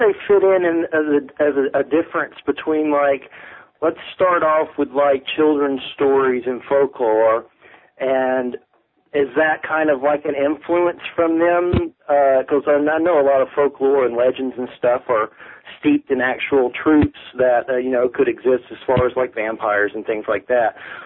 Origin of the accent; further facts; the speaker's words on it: Georgia, United States; I'm from Georgia, so I will chop something up in a minute.